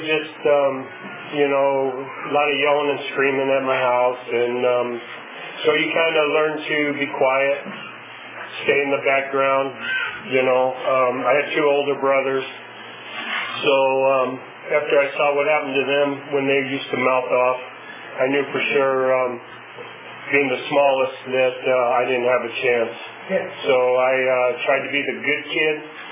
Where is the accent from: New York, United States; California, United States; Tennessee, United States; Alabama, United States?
California, United States; Seaside; I said I'm from Monterey, I'm really not. So I'm a typical liar. From Seaside, California. That's where the poor people live, the rich people live in Monterey.